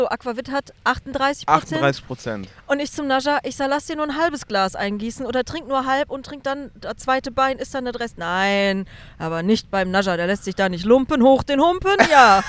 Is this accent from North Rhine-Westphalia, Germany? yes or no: yes; North Rhine-Westphalia, Germany; ich komme ja auch aus dem Oberbergischen.